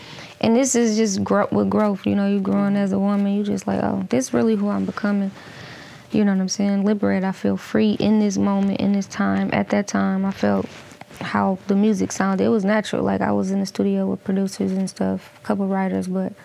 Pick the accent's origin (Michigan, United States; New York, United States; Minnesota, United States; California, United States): Michigan, United States; Detroit; Because I do want to sound like I'm from Detroit, but, you know, in my own way.